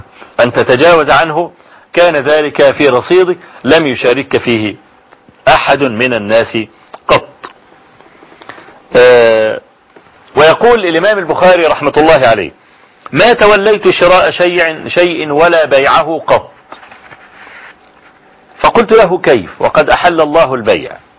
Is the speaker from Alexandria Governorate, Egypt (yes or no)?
no; Kafr El Sheikh, Kafr El Sheikh Governorate, Egypt; المعهد الدين الأزهري عندنا في كفر الشيخ يعني.